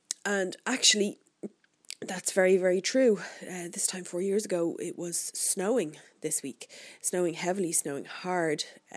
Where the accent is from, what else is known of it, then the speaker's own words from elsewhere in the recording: Ireland; But I'm Irish, so bear in mind, you know, that I can talk about the weather at length.